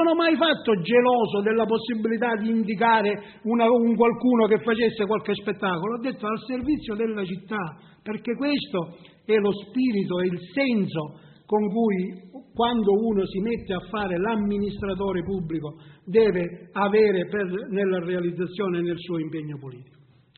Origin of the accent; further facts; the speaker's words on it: Rosolini, Sicily, Italy; non è che noi pensiamo perché siamo di Rosolini, soltanto a Rosolini.